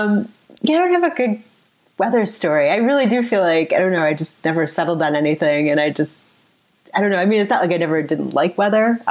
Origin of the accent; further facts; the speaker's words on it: Chicago, Illinois, United States; I grew up in the Chicago area.